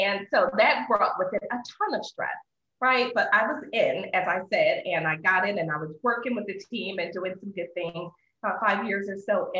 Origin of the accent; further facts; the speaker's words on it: Philadelphia, Pennsylvania, United States; And, you know, I'm originally from Philadelphia. I'm a huge Philadelphia Eagles fan.